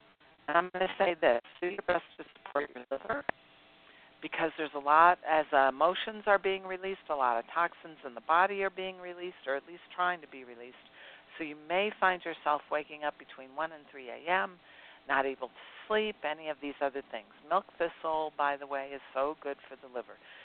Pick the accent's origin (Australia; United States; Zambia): United States; Ohio; Because I grew up in Ohio. And my health was not good.